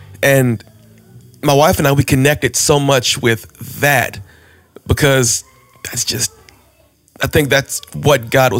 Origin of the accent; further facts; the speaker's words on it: Jackson, Mississippi, United States; now in Webb City, United States; I'm from Jackson, Mississippi, grew up in a traditional Baptist church, sang in the choir